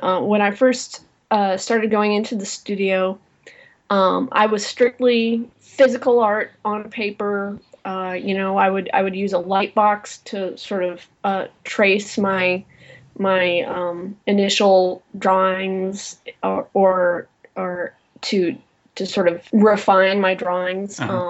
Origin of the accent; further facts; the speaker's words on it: Iowa, United States; I grew up in Iowa, so I figured I might as well want to be an astronaut.